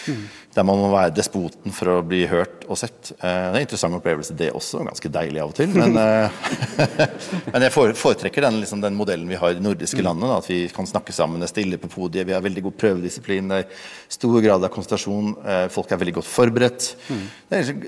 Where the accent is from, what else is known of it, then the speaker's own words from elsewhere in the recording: Bergen, Vestland, Norway; Jeg har endret fokus fra jeg spikket min første pinne hjemme I Fyllingsdalen som 14-åring